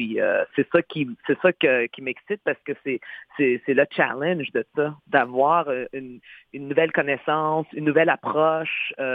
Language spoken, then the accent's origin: French; Sorel, Quebec, Canada; moi, je viens de Sorel-Québec, puis lui vient de Québec.